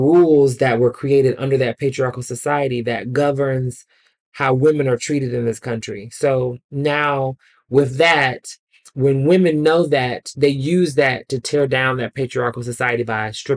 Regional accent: the South, United States; I'm from the South.

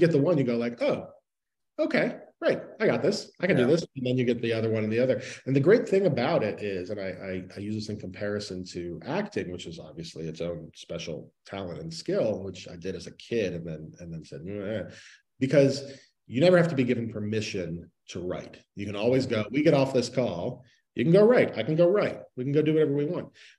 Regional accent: Miami, Florida, United States; I'm from Miami. I live in Southern California.

